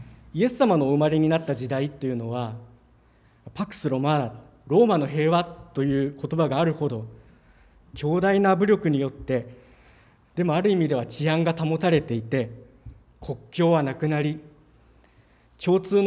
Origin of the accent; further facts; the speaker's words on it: Hokkaido, Japan; moved away as an adult; also born or lived in Tokyo; now in Fukuoka, Japan; 私はもともと北海道出身でして、その後上京して東京して社会人をしていましたときに、御言葉に感動して証明を受けたと信じてこの福岡へやってきました。